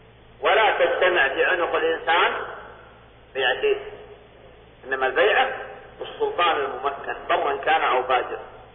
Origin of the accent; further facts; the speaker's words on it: Saudi Arabia; حتى عندنا في المملكة العربية السعودية